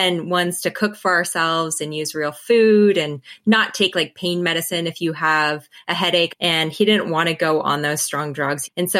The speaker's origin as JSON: {"language": "English", "region": "Colorado", "country": "United States", "lives_now": "New Zealand", "said": "I am from Colorado originally and went to vet school in New Zealand"}